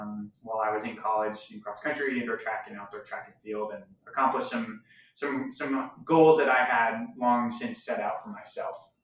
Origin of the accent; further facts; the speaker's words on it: Zionsville, Indiana, United States; I grew up in Zionsville, Indiana, a small suburban town right outside of Indianapolis on the northwest side.